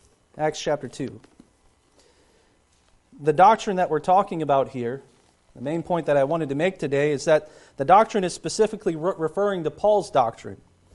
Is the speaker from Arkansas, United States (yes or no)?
no; Kentucky, United States; I'm from Kentucky. So, you know, when you talk about distilling, you know, we think of moonshine down where I'm from.